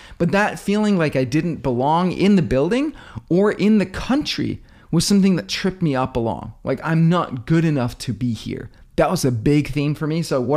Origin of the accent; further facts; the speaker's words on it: Denmark; also born or lived in India; now in United States; I'm from Denmark, moved to the US in 99, moved back to Denmark, moved to India in 2012 and lived there for a year. And then in 2013, I was able to move back to the States.